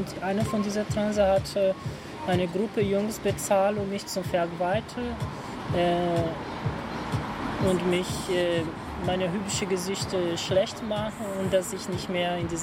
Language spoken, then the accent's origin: German; Brazil; German is a second language; Ich habe nur diese Furore für was ich trage als Flagge, als Brasilianerin.